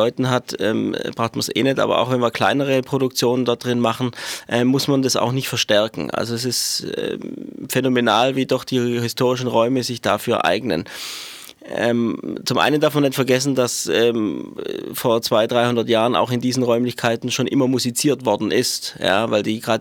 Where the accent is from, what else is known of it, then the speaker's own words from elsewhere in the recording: Baden-Württemberg, Germany; ich komme aus Hohenlohe und habe auch in Künzelsau studiert.